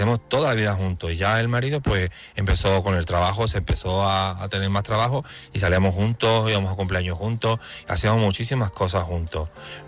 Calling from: Seville, Andalusia, Spain; also born or lived in Italy; de Sevilla. Llamo para compartir

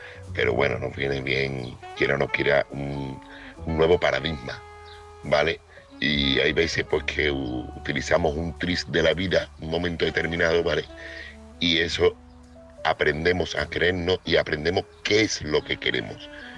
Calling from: Seville, Andalusia, Spain; corresponsal de Sevilla.

